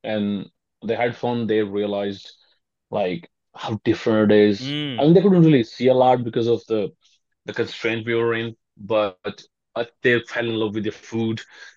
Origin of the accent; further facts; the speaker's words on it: India; I'm from India